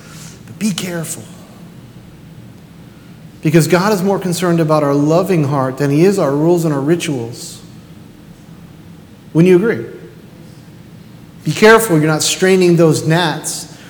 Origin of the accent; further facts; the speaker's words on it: New York, United States; this is how we are because we're from New York and we're Italians, right?